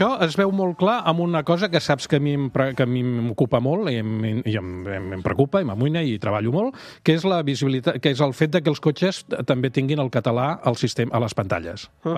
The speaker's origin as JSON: {"language": "Catalan", "region": "Catalonia", "country": "Spain", "said": "per nosaltres, com a catalans"}